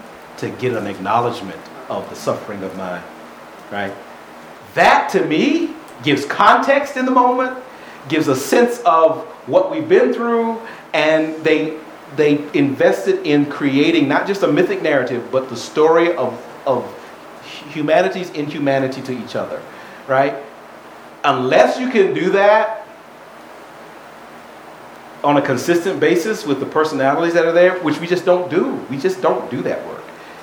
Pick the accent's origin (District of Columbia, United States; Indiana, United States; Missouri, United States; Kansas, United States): District of Columbia, United States; Washington; Now, I grew up in Washington, D.C. So I grew up in an African-American community in Washington, D.C., who naturally is deeply suspicious in the shadow of liberty.